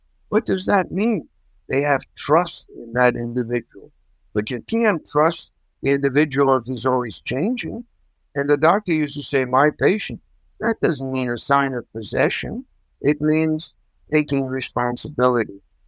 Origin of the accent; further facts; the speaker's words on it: New York City, New York, United States; I grew up in New York City. I never liked New York City. Some people just like the big city. I always wanted to get to a smaller place.